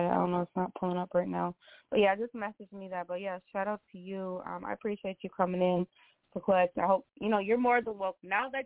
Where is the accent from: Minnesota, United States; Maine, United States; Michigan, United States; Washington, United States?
Minnesota, United States; Yeah, I'm from Minnesota.